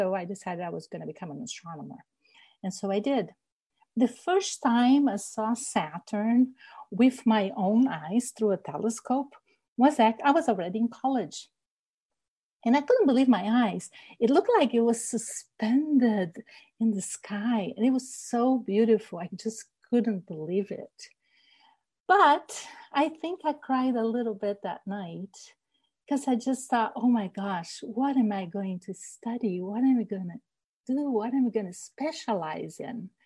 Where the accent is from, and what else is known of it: Rio de Janeiro, Brazil; born or raised there